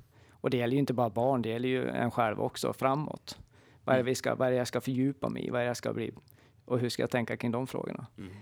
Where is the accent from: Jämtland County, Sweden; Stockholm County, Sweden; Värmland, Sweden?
Jämtland County, Sweden; now in Dalarna, Sweden; jag kommer ju inte härifrån, jag kommer från Jämtland.